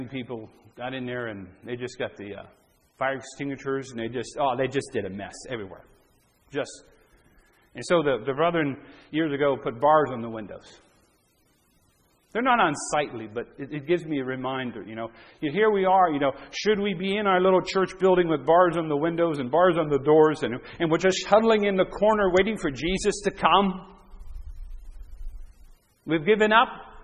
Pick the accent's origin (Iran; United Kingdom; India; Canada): Canada; also born or lived in United States; Now, I'm from Canada. I'm dual citizen. Okay, I've been in the U.S. You know, I'm born in the U.S.